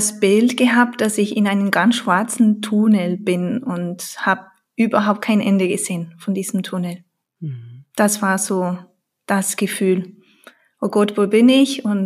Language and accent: German; Spain; moved away as an adult; now in Germany; Ich bin in Spanien aufgewachsen und habe meinen Mann in Passau in meinem Erasmus-Studium, also an der Uni, kennengelernt.